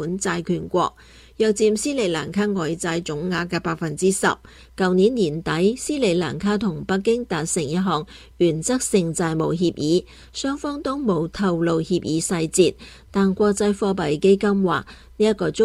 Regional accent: Taiwan; 我们台湾人就是这样，对丧失亲人的家属都会给他们一些关怀

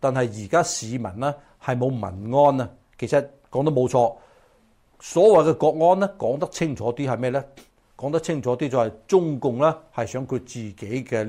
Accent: United States; 不過我係美國人 ，OK， 咁曾經喺大陸住過

